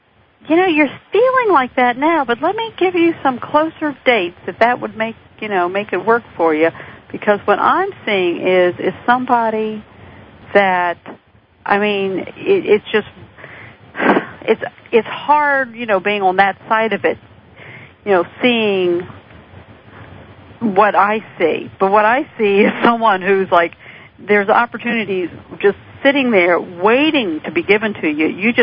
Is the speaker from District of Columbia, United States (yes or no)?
yes; Washington, District of Columbia, United States; born there; now in Northern Virginia, United States; I live in Northern Virginia. I was born in Washington, D.C. myself.